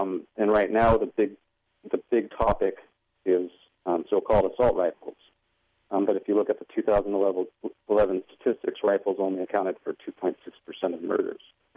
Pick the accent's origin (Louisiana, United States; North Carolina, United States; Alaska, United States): Alaska, United States; also born or lived in Taos Pueblo; I grew up in Tlingit Ani, which is the traditional tribal territories of my people, the Tlingit tribe. But I'm also half Taos Pueblo Indian. And I lived there for a couple of years.